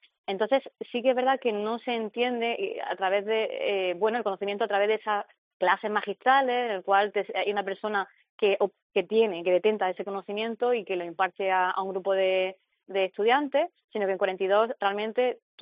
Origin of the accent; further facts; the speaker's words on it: Almería, Andalusia, Spain; Yo soy de Almería